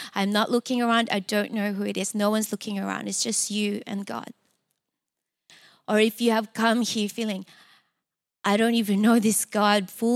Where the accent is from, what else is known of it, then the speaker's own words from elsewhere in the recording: Philippines; born there; I was born in the Philippines, and when I was young, my dad had to travel to Saudi Arabia to provide for us.